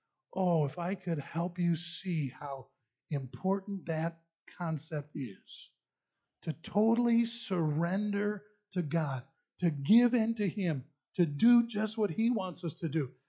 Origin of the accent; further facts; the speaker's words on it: North Tonawanda, New York, United States; When I was a little guy growing up in North Tonawanda, New York, behind our house, there was what they called the old trolley car line.